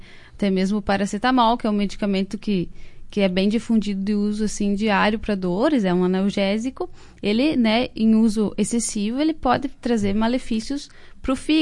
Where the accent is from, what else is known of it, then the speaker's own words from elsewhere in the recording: Serafina Corrêa, Rio Grande do Sul, Brazil; now in Marau, Brazil; Eu sou natural de Serafina Corrêa.